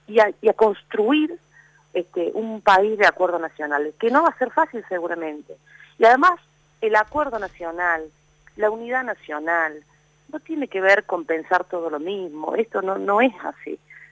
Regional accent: Córdoba, Argentina; yo quiero tener a quien reclamarle como cordobesa las cuestiones. Las cuestiones de Córdoba, ¿no?

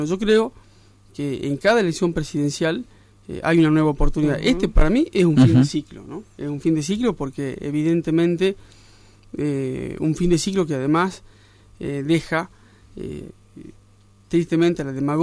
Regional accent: Argentina; porque somos Argentina

